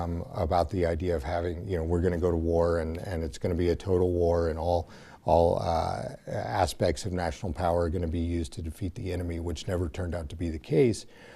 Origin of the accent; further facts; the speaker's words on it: Reno, Nevada, United States; And when I grew up here in Reno, I was born here